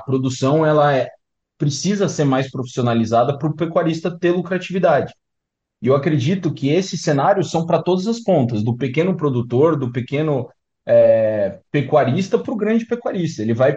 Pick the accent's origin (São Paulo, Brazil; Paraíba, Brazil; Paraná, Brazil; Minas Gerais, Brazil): São Paulo, Brazil; Eu sou de São Paulo